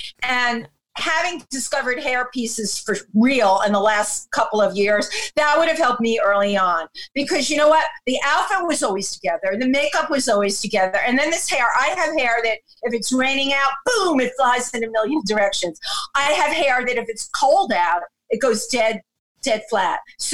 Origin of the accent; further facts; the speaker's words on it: New York City, New York, United States; We didn't open up the book with me being a kid growing up in the Bronx.